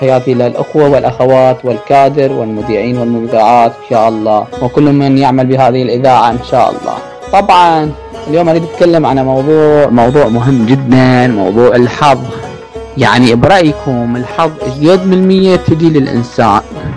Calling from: Iraq; أنا معكم من العراق

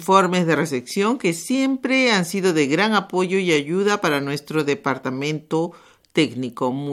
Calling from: Costa Rica; luego decidí escuchar la señal para Centroamérica, porque yo soy de Costa Rica.

